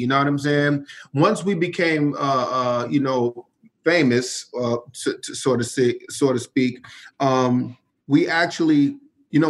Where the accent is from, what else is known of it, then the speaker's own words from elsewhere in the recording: Philadelphia, Pennsylvania, United States; So I'm from Richard Island